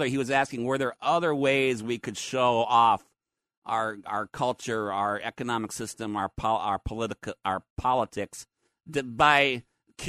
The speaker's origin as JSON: {"language": "English", "region": "Minnesota", "country": "United States", "tie": "born or raised there", "said": "growing up in Minnesota and visiting … down in the southern Fairmont, Minnesota, in the farm"}